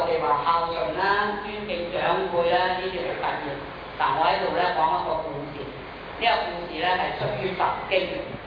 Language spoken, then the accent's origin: Cantonese; China; 我哋中國人咧有句説話話